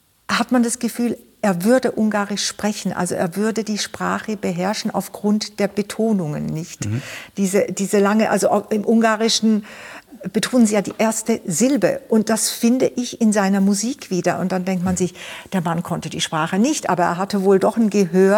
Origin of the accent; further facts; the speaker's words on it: Switzerland; born there; meine Eltern sind beide aus Ungarn gekommen, in 56. Ich bin zwar schon in der Schweiz geboren, aber ich habe natürlich ungarische Wurzeln. Mhm. Und ich habe auch einen Großteil meiner Ausbildung dann wieder in Ungarn gemacht, an der Franz Liszt Musikakademie. Ich spreche auch Ungarisch